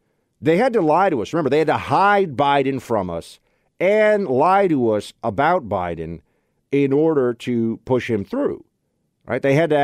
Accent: Delaware, United States; Kind of have a southern thing, but not really, because I'm from Delaware.

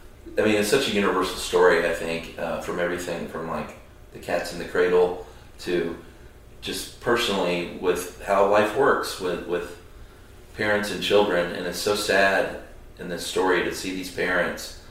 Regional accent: United States; that's sort of what you're used to as an American.

